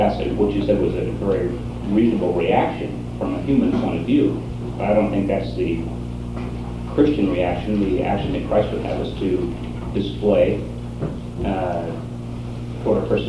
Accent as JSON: {"language": "English", "region": "Washington", "country": "United States", "said": "I'm from Tulsa, Washington, and we have a substantial population of Southeast Asian immigrants in the community"}